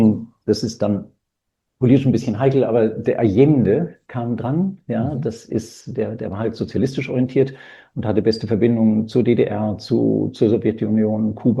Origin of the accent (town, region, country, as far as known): Chile; born or raised there; also born or lived in Germany